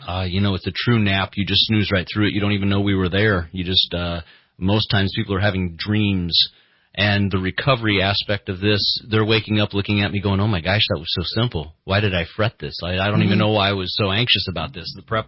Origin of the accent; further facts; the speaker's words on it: Kansas City, Missouri, United States; now in Reading, United States; Well, my wife and I came here to the Reading area summer of 2012. So we are Midwesterners. We came from Kansas City, Missouri.